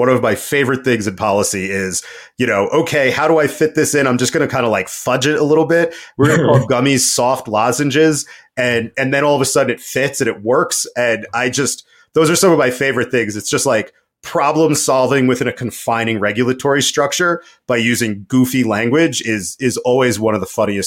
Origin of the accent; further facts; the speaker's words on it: Westwood, New Jersey, United States; 100-plus-year-old bagel recipe from a place that we grew up outside in Westwood, New Jersey